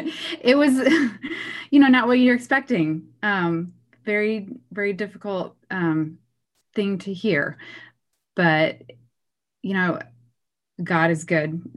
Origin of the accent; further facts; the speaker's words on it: Iowa, United States; I'm from the Midwest. I'm from Iowa. I've lived in Iowa my whole life.